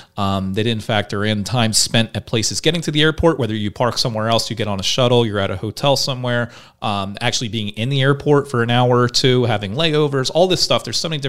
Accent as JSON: {"language": "English", "country": "United States", "accent": "Philly Jersey", "said": "My Philly Jersey accent is going to have me mispronouncing that forever."}